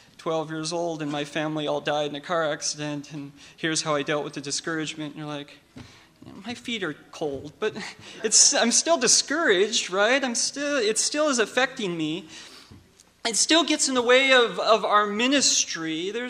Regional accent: Alaska, United States; I've been an Alaskan my whole life. I wasn't born here, but I was raised in Alaska.

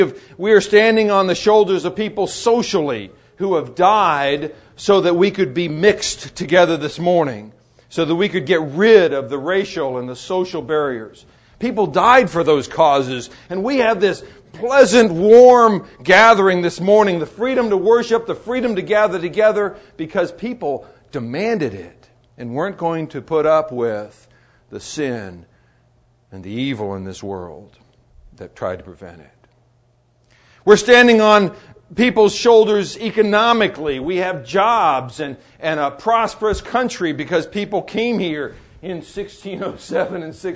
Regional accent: Petersburg, Alaska, United States; I grew up in Petersburg. Our family moved here in 59, and I grew up here. But now living in Alaska, we don't have this kind of history.

